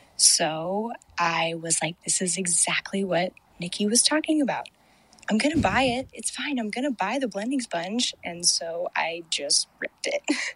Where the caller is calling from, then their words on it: Denver, Colorado, United States; from Denver.